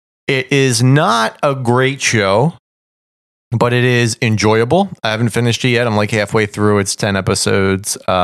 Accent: United States; If I'm super super craving the sugar, which I am because I'm American

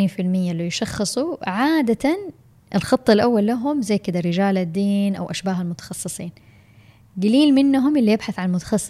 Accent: Saudi Arabia; أكثر الفئات العمرية عندنا بالسعودية

